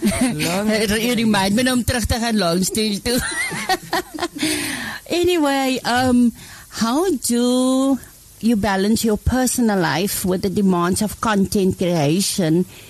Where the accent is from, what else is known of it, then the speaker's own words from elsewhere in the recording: Cape Town, Western Cape, South Africa; now in Paarl, South Africa; ek is een Kapenaar. Maar ek is nou al 17 jaar hier, wat my nou sieke Perelied maak.